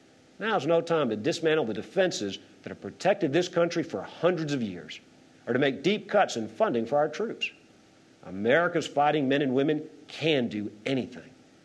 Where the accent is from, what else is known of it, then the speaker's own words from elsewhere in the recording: Louisiana, United States; In my home state, there used to be a saying, at any given time, half of Louisiana was said to be half underwater and the other half under indictment.